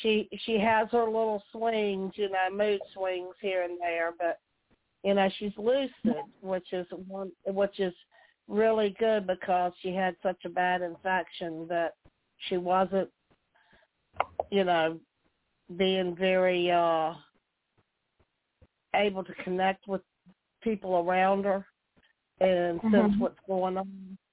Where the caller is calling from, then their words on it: Virginia, United States; from Virginia.